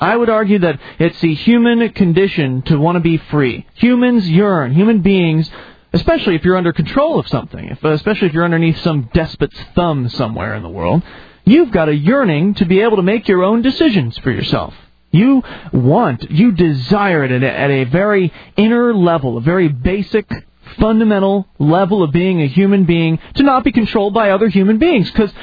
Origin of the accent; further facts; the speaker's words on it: United States; born there; I was born in America, and I was told when I was growing up that America's the land of the free.